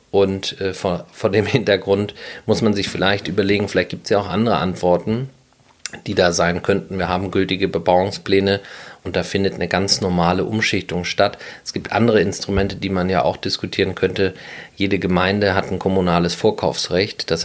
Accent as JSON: {"language": "German", "region": "Schleswig-Holstein", "country": "Germany", "tie": "born or raised there", "also_born_or_lived": "Bavaria", "said": "Ja, ich bin in der Tat auf der Insel geboren, in der Nordseeklinik, nicht zu verwechseln mit der Schwarzwaldklinik. Und bin der Erste bei uns aus der Familie, wie ich ja erwähnte. Meine Familie ist ja hierher geflohen sozusagen."}